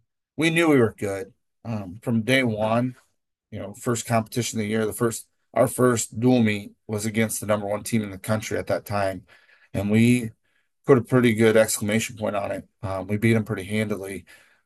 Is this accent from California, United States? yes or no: no; Parkersburg, Iowa, United States; And then I'm born and raised in Iowa, obviously Parkersburg. Staying semi close to home has always been something that has been, a high priority for myself and my wife.